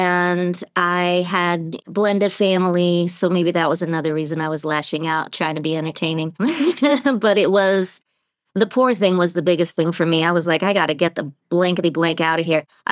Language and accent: English; Massachusetts, United States; So I grew up in Massachusetts on a chicken farm.